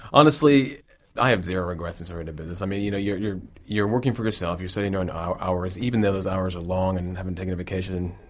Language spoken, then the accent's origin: English; Iowa, United States; I grew up in Iowa, but we were down in Tulsa quite a bit.